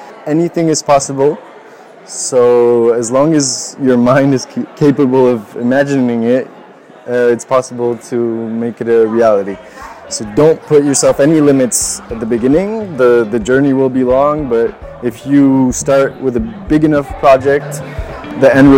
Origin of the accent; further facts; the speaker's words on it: Biarritz, Nouvelle-Aquitaine, France; I'm 26 years old. I'm from France, Biarritz, France